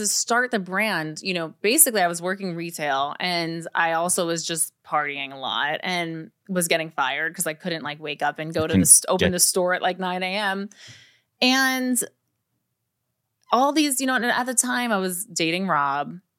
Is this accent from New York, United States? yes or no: yes; New York, United States; And, you know, I think growing up in New York definitely sparked that interest.